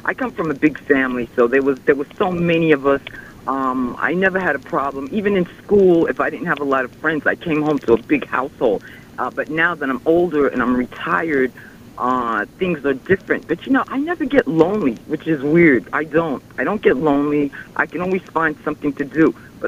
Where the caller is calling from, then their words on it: New York, United States; from Long Island.